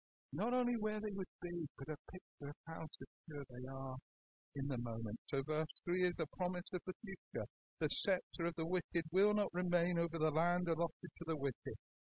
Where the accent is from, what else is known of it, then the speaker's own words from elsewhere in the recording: Edinburgh, Scotland, United Kingdom; I grew up in Edinburgh. Edinburgh, there's a castle on a rock.